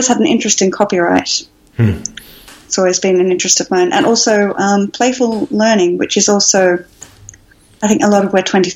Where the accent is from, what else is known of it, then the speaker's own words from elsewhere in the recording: Australia; moved away as an adult; now in United Kingdom; So I'm actually from Australia, and I moved to the UK in 2008.